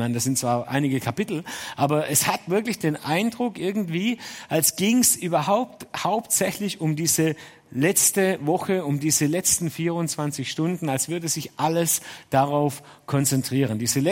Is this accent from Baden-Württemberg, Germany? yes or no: yes; Dettingen, Baden-Württemberg, Germany; accent: Swabian; Und ich muss sogar richtig mich anstrengen, hier Hochdeutsch zu sprechen, weil ich komme eigentlich aus Dettingen, gell? Und das ist ja nicht so weit weg von hier. Und dann spricht man richtig schön Schwäbisch, wie bei euch auch.